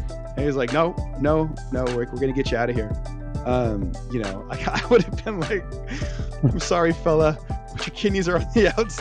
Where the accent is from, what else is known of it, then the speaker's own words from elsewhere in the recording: United Kingdom; It's like you said, it's British. I'm sorry, I'm British.